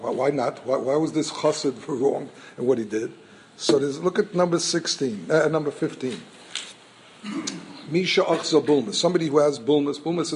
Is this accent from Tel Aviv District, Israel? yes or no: yes; Tel Aviv, Tel Aviv District, Israel; I saw as a kid, I grew up in Tel Aviv a few years. I saw once a rabid dog.